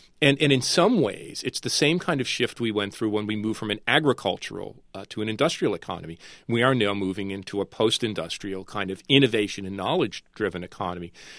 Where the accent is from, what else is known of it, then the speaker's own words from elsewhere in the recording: New York, United States; Well, it's probably the New Yorker in me, you know, as we used to say.